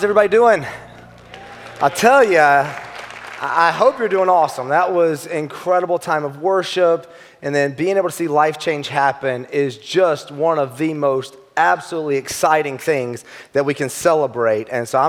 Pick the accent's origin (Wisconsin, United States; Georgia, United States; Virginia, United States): Georgia, United States; Like I said, I'm from Georgia, so Chipper Jones, his name affectionately became Chipper as soon as he entered into our home.